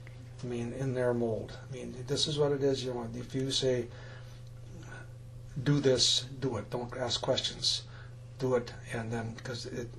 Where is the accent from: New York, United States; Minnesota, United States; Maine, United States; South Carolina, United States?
Minnesota, United States; Fairmont; also born or lived in Moorhead; I was born in Fairmont, Minnesota, and I lived there till I was 16, then moved to Moorhead.